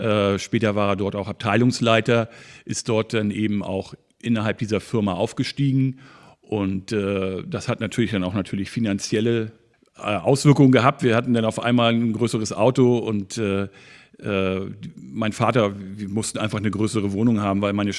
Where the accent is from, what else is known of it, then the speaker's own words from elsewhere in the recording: Schwarzenbek, Schleswig-Holstein, Germany; Ja, also ich bin so ein richtiges Schwarzenbeker Original, wie man so sagt. Ich bin hier aufgewachsen, seit fast 49 Jahren wohne und lebe ich hier.